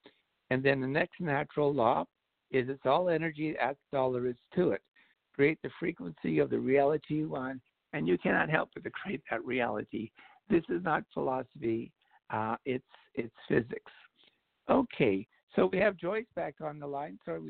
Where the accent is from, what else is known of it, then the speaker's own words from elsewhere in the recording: Canada; I remember being a Canadian